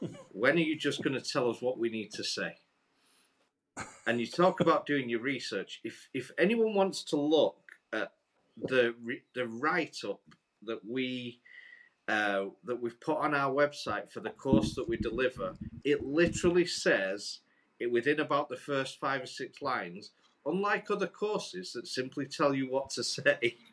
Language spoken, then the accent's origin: English; Yorkshire and the Humber, United Kingdom; And being a Yorkshireman, I bought him some drinks because...